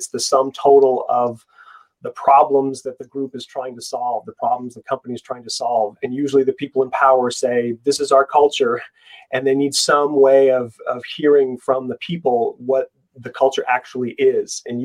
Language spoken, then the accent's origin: English; San Francisco, California, United States; now in United Kingdom; I'm originally from San Francisco. I live now in England.